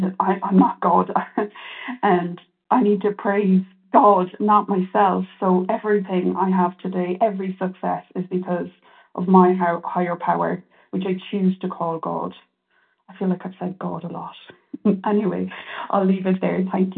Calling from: California, United States; moved away as an adult; I'm calling in from Ireland.

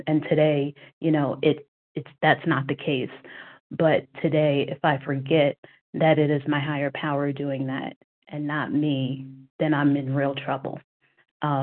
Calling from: New Jersey, United States; I'm listening as from New Jersey on the OA website.

